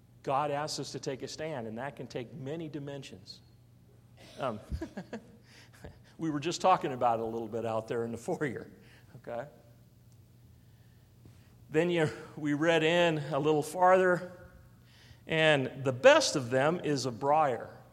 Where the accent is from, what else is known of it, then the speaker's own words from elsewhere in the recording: Spokane, Washington, United States; My grandfather, where I grew up in Spokane, my grandfather had plum trees, yellow plums.